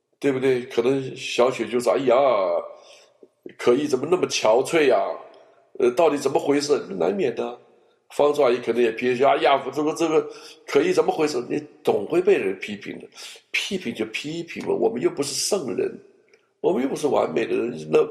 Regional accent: Guangzhou, Guangdong, China; 我会讲广东话，我在广州长大，所以我到了香港没有什么障碍

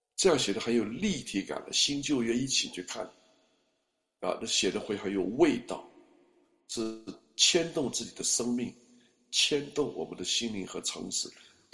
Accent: China; 我说我是从文化大革命出来的，在我这一生当中经历了多少这种我们中国人。

